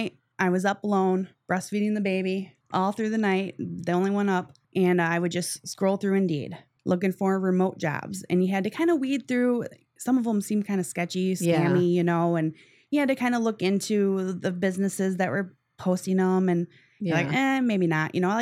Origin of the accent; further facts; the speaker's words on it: North Branch, Michigan, United States; I was from North Branch, Clifford area. We went shopping in Lapeer.